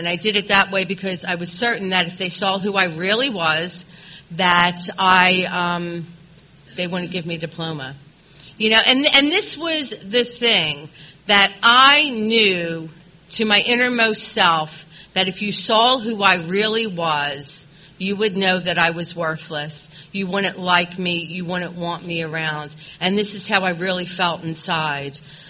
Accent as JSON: {"language": "English", "town": "Philadelphia", "region": "Pennsylvania", "country": "United States", "said": "And I am from Philadelphia, so we do get snow in the winter."}